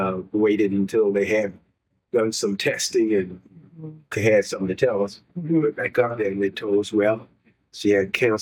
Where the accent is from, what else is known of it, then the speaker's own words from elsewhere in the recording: North Carolina, United States; You know, I'm from North Carolina, you know.